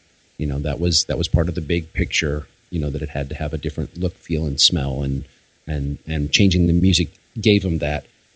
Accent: St. Louis, Missouri, United States; I was born in St. Louis, and my early years were in Missouri

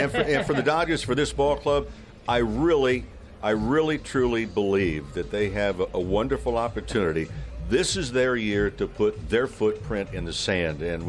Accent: Santa Monica, California, United States; I grew up here in Santa Monica. I detested the Yankees.

